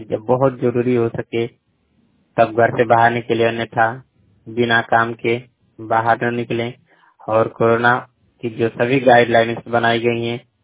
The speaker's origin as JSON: {"language": "Hindi", "town": "Ghazipur", "region": "Uttar Pradesh", "country": "India", "said": "ग्राम मुरियारी, post Lakhania, जिला गाजीपुर, उत्तर प्रदेश का निवासी हूँ।"}